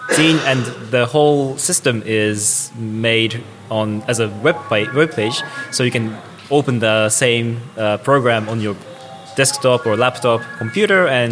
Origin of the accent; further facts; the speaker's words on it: Japan; now in Estonia; I'm originally from Japan, based in Estonia.